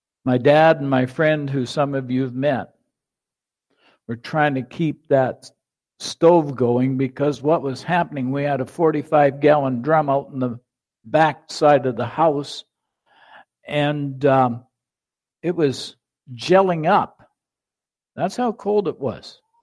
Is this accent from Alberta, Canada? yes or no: no; New Brunswick, Canada; born there; also born or lived in Western Canada; As a child, I was born in New Brunswick, and in those days, New Brunswick was far more sophisticated than Western Canada